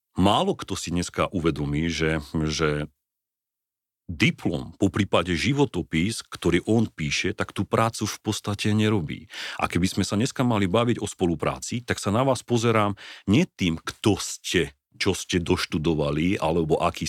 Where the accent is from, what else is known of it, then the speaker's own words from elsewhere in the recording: Kežmarok, Prešov Region, Slovakia; ja som vyrastal pod Belianskými Tatrami, no. Potom sme vyrastali v Kešmarku. Strednú školu som mal v Banskej Bystrici